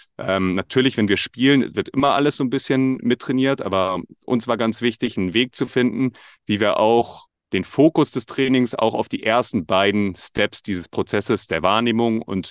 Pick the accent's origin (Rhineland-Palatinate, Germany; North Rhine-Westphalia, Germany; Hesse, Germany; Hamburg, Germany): Hamburg, Germany; Ich bin 30 Jahre alt. Ich komme aus Hamburg.